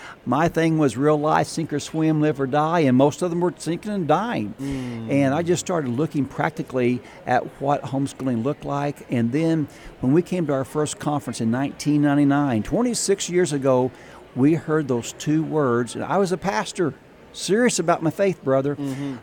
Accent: Illinois, United States; We're from Southern Illinois, about 4 hours from here.

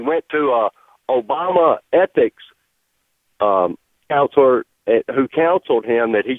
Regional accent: Alabama, United States; I'm from Alabama

